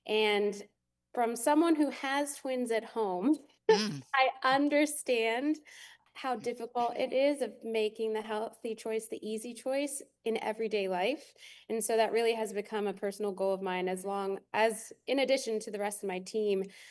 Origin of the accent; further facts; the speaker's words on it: Lehigh Valley, Pennsylvania, United States; So I grew up here in the Lehigh Valley and then went off to the Culinary Institute of America for training purposes.